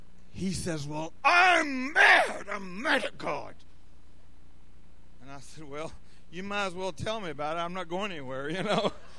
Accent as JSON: {"language": "English", "region": "Georgia", "country": "United States", "tie": "born or raised there", "said": "I grew up in North Georgia, and I can hick with the best of you, okay?"}